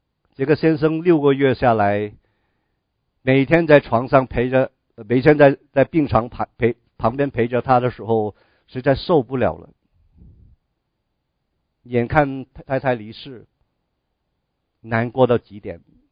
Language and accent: Chinese; China; 特别我们中国人的观念，人死如灯灭